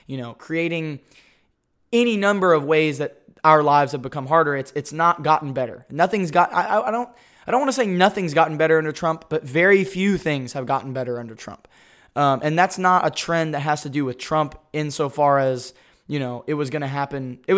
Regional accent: United States; I'm proud to say I'm an American, and I still say I'm proud to be an American

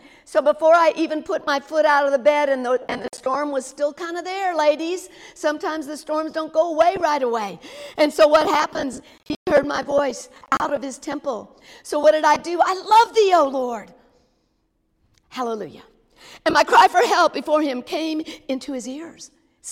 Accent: the South, United States; accent: southern; Last night I said it really strongly, and my southern accent came out really strong.

